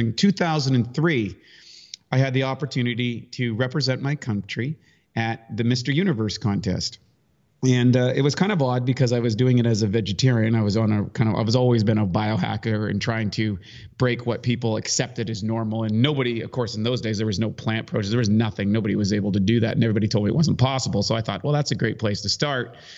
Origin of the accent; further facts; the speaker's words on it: Canada; I was born in Canada, a little rural town I grew up in. And when I was 15